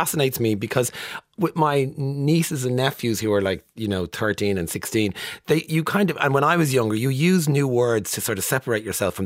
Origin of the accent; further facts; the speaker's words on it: Ireland; So some that jump out, well, obviously, because we're Irish.